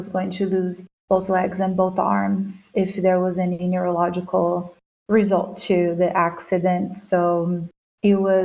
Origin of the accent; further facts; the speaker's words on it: Brazil; my growing up in Brazil.